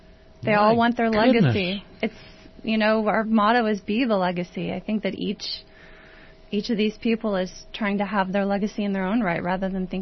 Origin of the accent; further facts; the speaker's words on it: Katy, Texas, United States; I grew up swimming in Katy. I have a varsity swimmer in 10th grade at Katy High School.